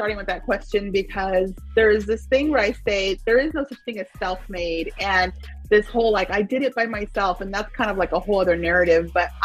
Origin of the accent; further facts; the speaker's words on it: Torrance, California, United States; now in Corona, United States; Born in Torrance, California, out there in LA County, and have been living in Corona for almost 30 years now.